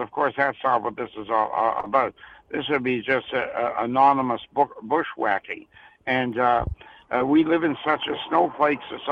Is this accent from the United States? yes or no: no; Canada; I am a Canadian. I am a proud Canadian.